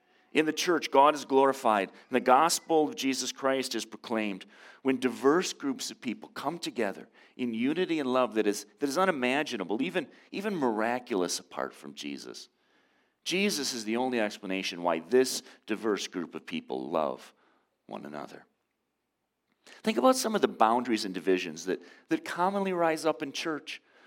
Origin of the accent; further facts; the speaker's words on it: Saginaw, Michigan, United States; I grew up in Saginaw, and Saginaw was, at the time, a GM town.